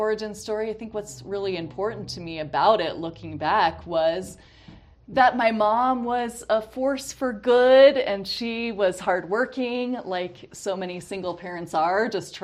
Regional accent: Fort Collins, Colorado, United States; You know, I grew up in Fort Collins and I do what people that grew up here do.

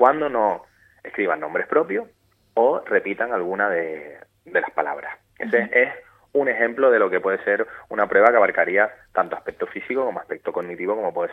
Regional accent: Canary Islands, Spain; para competir y ganar primero en Fuerteventura, y si tengo la suerte de conseguir ganar dentro de mi propia isla

